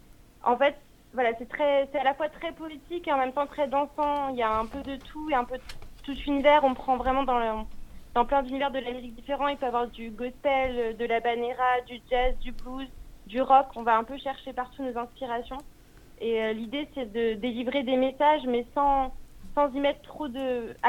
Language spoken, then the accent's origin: French; Vendôme, Centre-Val de Loire, France; also born or lived in Blois / Tours; Oui, j'ai j'ai grandi du côté de Vendôme. Je suis née à Blois d'ailleurs, et j'ai fait mon lycée à Tours, au lycée Paul-Louis Courier.